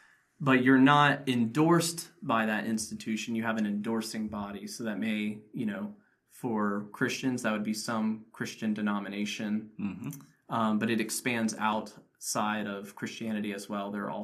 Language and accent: English; New Bern, North Carolina, United States; being a part of prayer ministries around my hometown in New Bern, and praying with leaders there.